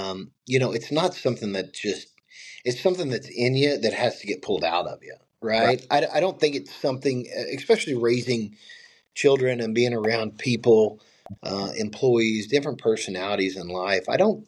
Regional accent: Bristow, United States; also born or lived in Cleveland; So I was born and raised in Cleveland. And in the seventh grade, we left Cleveland and went to Bristow.

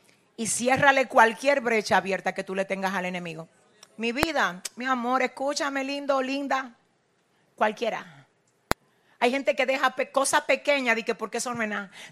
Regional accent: San Francisco de Macorís, Duarte, Dominican Republic; Yo recuerdo que en mi pueblo, San Francisco de Macorís, un pueblo de aquí de República Dominicana donde yo nací

